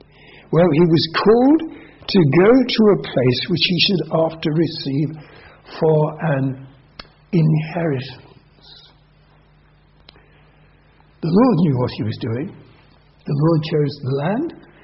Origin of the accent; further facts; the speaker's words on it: United Kingdom; We would say that we're British and we'd be happy to be British.